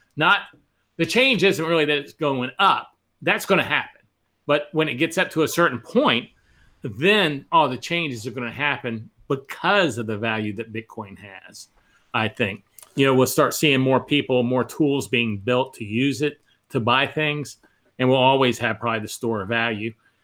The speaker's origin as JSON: {"language": "English", "region": "Texas", "country": "United States", "said": "if you're in California or New York and you're there talking to someone, I'm from Texas"}